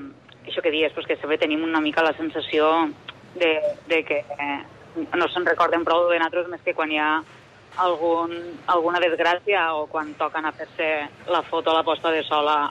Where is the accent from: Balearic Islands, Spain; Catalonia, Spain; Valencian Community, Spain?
Catalonia, Spain; jo sóc del Delta i no de la part de la muntanya